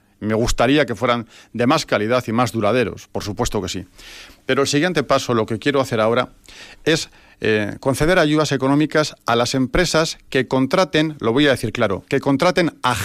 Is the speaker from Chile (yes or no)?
no; Vitoria, Basque Country, Spain; sintamos el orgullo de ser vitorianos, ese orgullo de llevar a Vitoria dentro y decir, soy de Vitoria, qué gozada poder contarlo y que se sepa que somos de allí